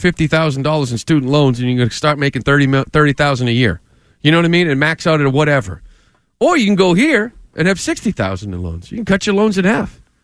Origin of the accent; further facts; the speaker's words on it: Massachusetts, United States; We're from Massachusetts.